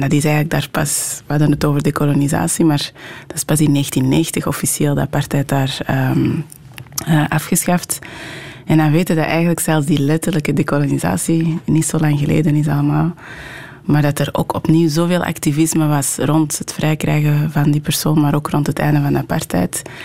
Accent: Antwerp, Belgium; born or raised there; first language French; Dutch is a second language; also born or lived in Brussels / Anderlecht

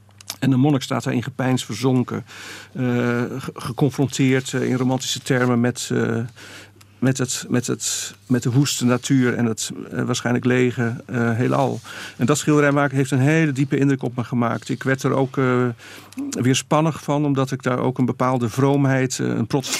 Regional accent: Zeeland, Netherlands; Ik heb mijn jeugd doorgebracht in Zeeland, op het eiland Zuid-Beverland.

